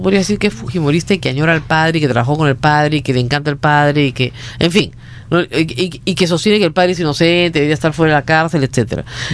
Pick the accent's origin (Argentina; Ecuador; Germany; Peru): Peru; porque soy peruana, ¿qué quieres que haga?